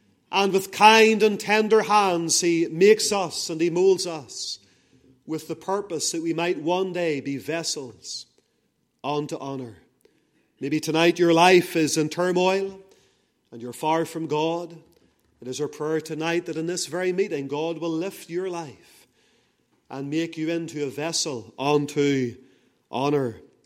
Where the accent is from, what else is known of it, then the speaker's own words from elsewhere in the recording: Lisburn, Northern Ireland, United Kingdom; I was born in 1978 in Lagan Valley Hospital in Lisburn. And I grew up in Lisburn until the age of about 30 whenever I got married.